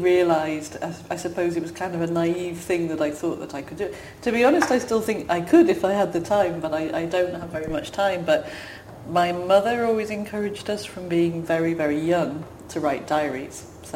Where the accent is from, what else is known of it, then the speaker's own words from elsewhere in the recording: England, United Kingdom; also born or lived in Whitehaven; we moved around quite a lot because of my dad's job. I would say all around the north of England, but I was born in Whitehaven, which is near the Lake District, kind of Carlisle.